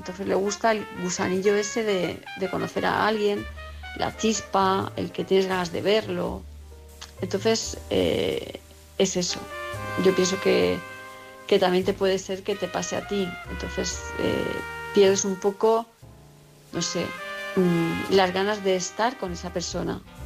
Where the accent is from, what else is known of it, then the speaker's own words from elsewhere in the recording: Palma, Balearic Islands, Spain; de Palma de Mallorca